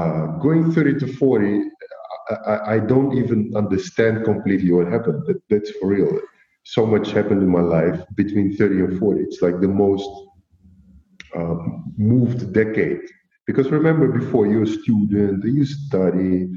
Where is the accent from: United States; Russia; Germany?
Russia; Rostov-on-Don, Rostov Oblast; now in Eindhoven, Netherlands; I'm from Rostov-on-Don, which is in Russia, but live in Eindhoven, which is in the Netherlands.